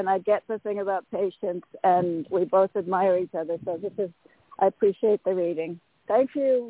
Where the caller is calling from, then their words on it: Connecticut, United States; Hey, Tony, it's … from Connecticut.